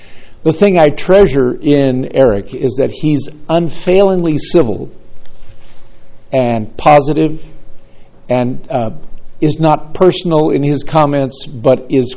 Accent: Nipomo, California, United States; I'm from Napomo

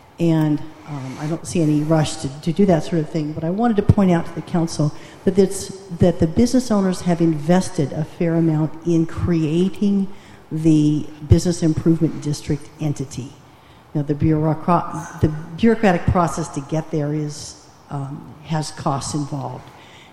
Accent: Atascadero, California, United States; from Atascadero, and I'm a real member of the public.

